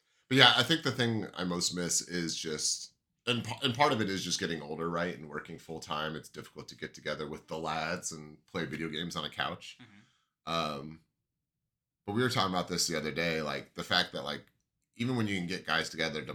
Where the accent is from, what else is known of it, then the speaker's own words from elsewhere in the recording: Idaho, United States; Yeah, when I was, because I grew up in North Idaho, right? And so there's always snow on the ground for my birthday.